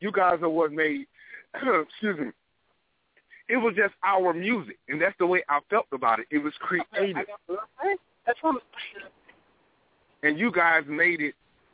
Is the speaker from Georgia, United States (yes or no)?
yes; Atlanta, Georgia, United States; I'm born and raised in Atlanta, Georgia, man.